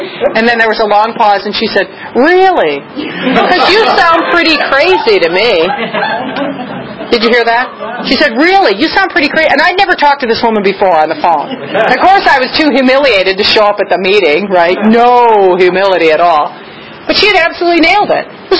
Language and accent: English; New Jersey, United States; So all of a sudden, I'm from New Jersey, right, chewing gum on the left side of my mouth.